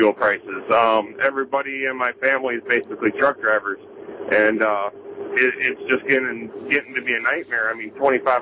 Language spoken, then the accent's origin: English; Detroit, Michigan, United States; and I'm from the Detroit area there, so I've listened to Riff for years.